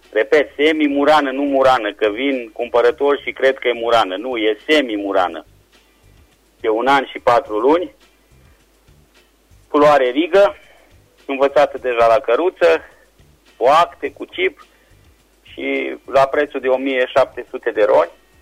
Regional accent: Cărbunari, Caraș-Severin, Romania; sunt de la Cărbunare.

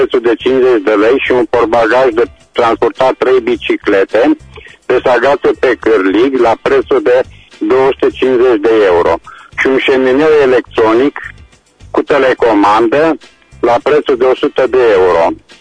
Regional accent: Reșița, Caraș-Severin, Romania; tu sunt din Reșița

